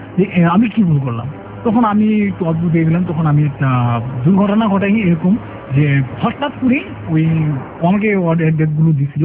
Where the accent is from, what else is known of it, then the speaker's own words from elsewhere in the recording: Dhaka, Dhaka Division, Bangladesh; আমি চিটাগংয়ের ভাষায় কথাগুলো বুঝতেছিলাম না। তো আমাকে জিজ্ঞাসা করছি তোমার বাড়ি কোথায়, তা বলতেছি যে আমার বাড়ি ঢাকা।